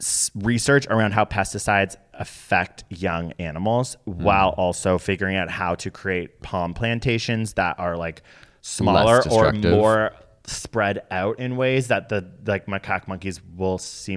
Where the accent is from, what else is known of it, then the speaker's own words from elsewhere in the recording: United Kingdom; I'm British.